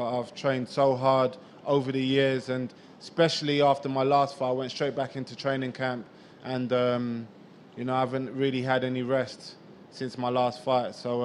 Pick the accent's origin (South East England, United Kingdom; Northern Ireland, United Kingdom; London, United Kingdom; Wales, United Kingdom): London, United Kingdom; It was great to deliver devastating KO in front of my hometown crowd in London.